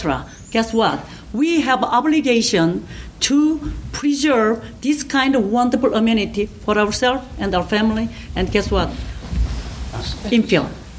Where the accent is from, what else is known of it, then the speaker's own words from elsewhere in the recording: South Korea; English is a second language; now in United States; When I came here, I'm from Korea, and where I'm then is way down south.